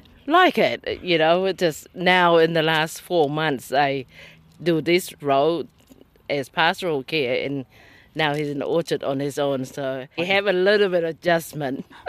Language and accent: English; Thailand; English is a second language; I'm from Thailand.